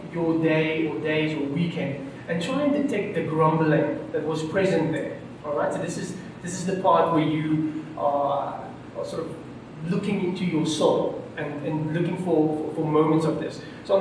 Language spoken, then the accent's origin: English; South Africa; first language Afrikaans; English is a second language; It's part of being an Afrikaner, okay?